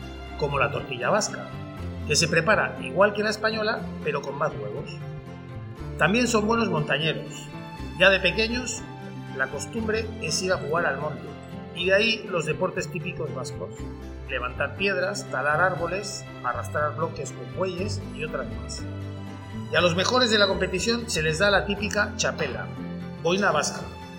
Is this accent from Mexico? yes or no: no; Peru; El surf es algo que me marcó también en mi infancia en Perú.